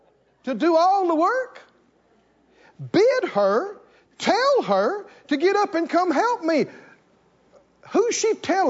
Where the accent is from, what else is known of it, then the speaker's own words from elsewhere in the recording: the South, United States; I come from the South. We grew up on a farm. We had cotton fields. We had corn fields. We had bean fields.